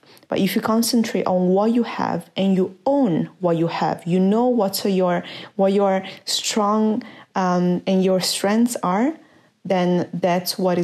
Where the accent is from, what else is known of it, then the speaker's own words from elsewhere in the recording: Cremona, Lombardy, Italy; English is a second language; I was born and raised in Cremona, which is a small town in the northern of Italy. There is around 70,000 people. So when I was there, when I was born there, I was actually the only Asian, and more precisely Chinese girl there.